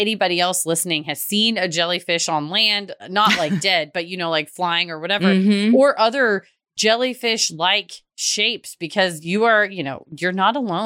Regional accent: Canada; Plus, I'm Canadian, so I basically apologize for being a nuisance

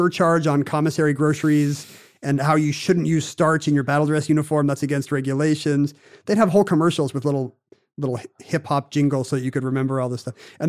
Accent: South Korea; When I grew up in South Korea

